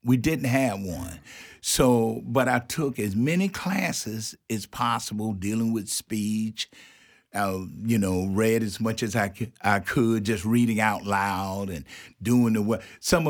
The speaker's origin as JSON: {"language": "English", "town": "Picayune", "region": "Mississippi", "country": "United States", "tie": "born or raised there", "said": "I attended a high school, George Washington Carver High School, in my hometown, Picayune, Mississippi."}